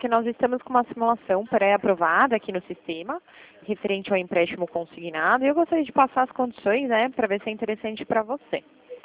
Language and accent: Portuguese; São Paulo, Brazil; eu sou de São Paulo, mas eu trabalho na unidade de Limeira